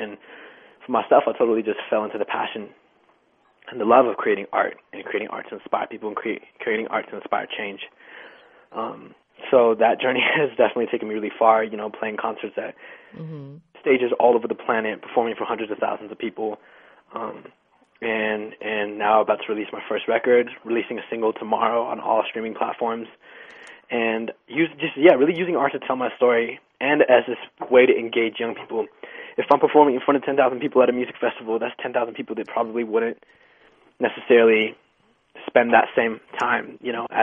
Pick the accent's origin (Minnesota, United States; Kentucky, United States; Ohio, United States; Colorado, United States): Colorado, United States; born there; first language Spanish; English is a second language; also born or lived in Mexico; I was born in Colorado. My roots are in Mexico. I feel that really strongly. I've spent some time back in Mexico. I spent a lot of my early days there. My first language is Spanish.